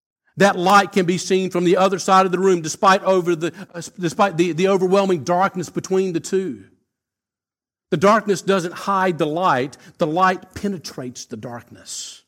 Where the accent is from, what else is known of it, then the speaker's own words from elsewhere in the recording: South Carolina, United States; in case you are new to our church here this morning and you haven't figured out my accent yet, I'm originally from South Carolina, over on the east coast of the U.S.